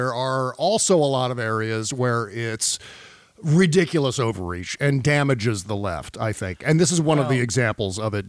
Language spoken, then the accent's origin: English; United States; I'm an American.